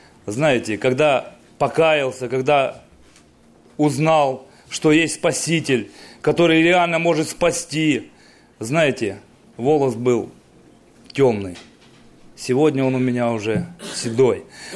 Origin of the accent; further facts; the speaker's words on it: Rubtsovsk, Altai Krai, Russia; Но мы из Рубцовска приехали в гости.